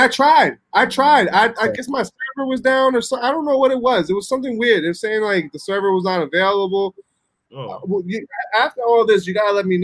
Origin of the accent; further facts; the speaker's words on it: New York, United States; Now, I grew up in Long Island, and Joe Smith was two towns away. He was in Mastic.